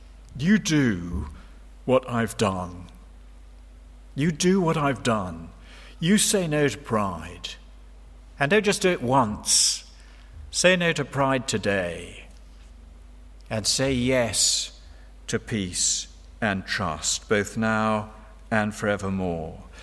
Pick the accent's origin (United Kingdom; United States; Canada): United Kingdom; I don't think this is just because I'm British.